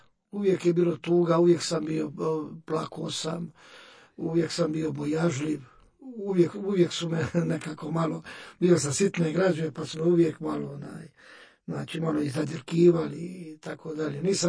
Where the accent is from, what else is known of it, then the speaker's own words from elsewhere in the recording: Dubrovnik, Dubrovnik-Neretva County, Croatia; Rođen sam i odrastao sam u Dubrovniku, završio školu, srednju